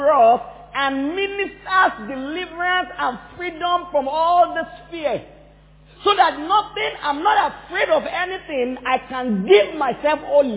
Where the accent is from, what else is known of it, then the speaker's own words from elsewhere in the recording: Nigeria; At least I'm a Nigerian. I'm not really afraid of what my fear is, what Nigeria as a nation can do to me.